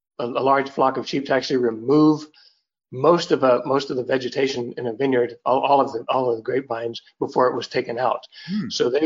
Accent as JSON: {"language": "English", "region": "Texas", "country": "United States", "tie": "born or raised there", "said": "I grew up in Texas, so I can make fun of Texans"}